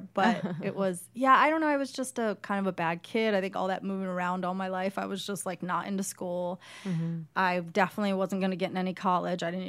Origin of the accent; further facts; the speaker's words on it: Illinois, United States; born there; also born or lived in West Virginia / Indiana / Ohio; Well, I was born in Illinois and I lived in West Virginia. I lived in Indiana, Ohio, so many places.